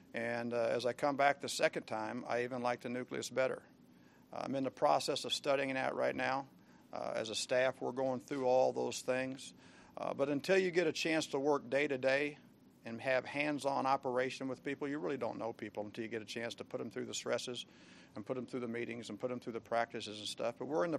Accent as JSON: {"language": "English", "region": "Missouri", "country": "United States", "tie": "born or raised there", "said": "how wonderful it was to be back here in the home state of Missouri, my home state"}